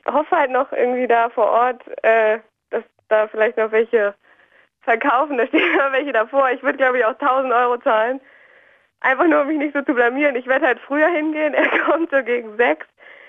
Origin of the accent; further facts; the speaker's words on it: Berlin, Germany; Ich bin Berlinerin